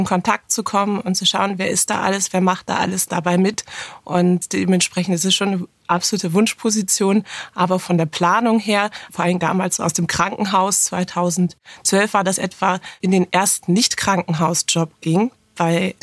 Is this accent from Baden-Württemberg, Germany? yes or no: no; Berlin, Germany; born there; vom Pass her, das stimmt sogar, da bin ich Berlinerin, ich bin gebürtige Berlinerin und kehre somit zurück jetzt in meine Geburtsstadt. Aber das ist das erste Mal, dass ich hier tatsächlich wirklich lebe